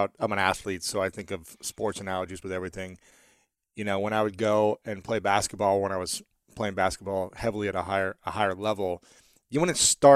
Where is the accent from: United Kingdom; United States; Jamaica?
United States; Delaware, Ohio; I grew up in Delaware, Ohio.